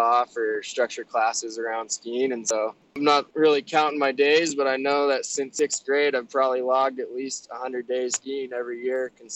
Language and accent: English; Sun Valley, Idaho, United States; growing up in Sun Valley, we didn't have a terrain park